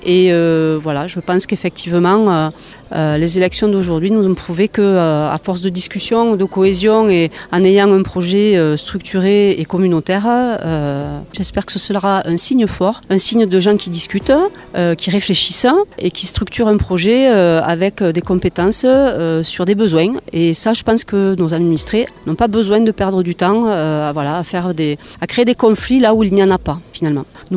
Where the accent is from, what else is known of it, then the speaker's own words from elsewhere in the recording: Occitanie, France; je suis originaire de Saint-Matan, près du Midi toulousain et ce nord du département, ça faisait pas rêver quand j'étais jeune.